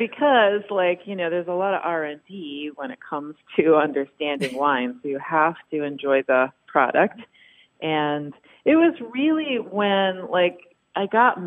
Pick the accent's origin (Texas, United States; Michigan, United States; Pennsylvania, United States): Michigan, United States; Lansing; I grew up in Lansing, Michigan, and didn't really know what I wanted to do for a very long time.